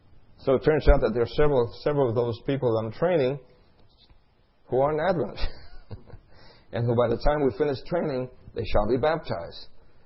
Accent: New York, United States; I grew up in New York. So testimony, okay? I grew up in New York.

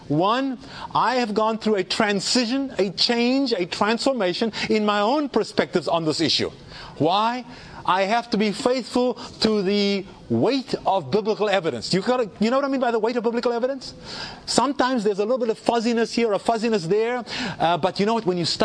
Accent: South Africa; I grew up in South Africa.

